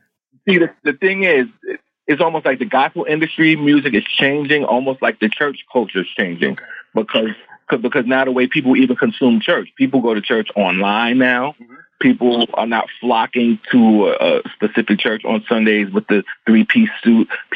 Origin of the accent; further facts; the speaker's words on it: New York City, New York, United States; Growing up in the Bronx, you know, you live, you breathe hip hop music, especially, you know, I'm 43 years old. So I grew up in an era, late 80s, early 90s, where it was just heavy.